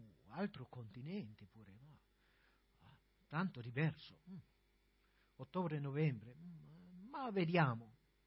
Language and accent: Italian; Austria; Italian is a second language; also born or lived in Spain; sono austriaco, anche il mio accento dice altra cosa. Io sono stato in Spagna 8 anni